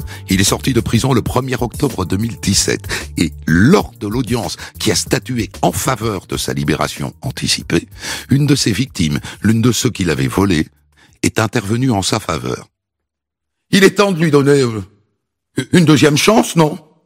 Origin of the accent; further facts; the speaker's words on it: France; C'est un sport qui est totalement inconnu chez nous en France.